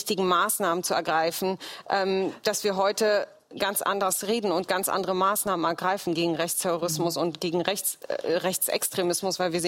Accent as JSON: {"language": "German", "region": "Berlin", "country": "Germany", "said": "Und ich sage dann, ich bin Deutsche. Und wenn sie nachbohren und ich sage dann, ich bin Berlinerin und weiter nachbohren. Und ich sage, ich komme aus Moabit."}